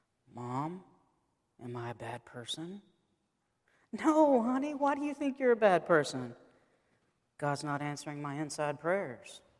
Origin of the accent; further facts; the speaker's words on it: the South, United States; anybody grow up in the South besides me?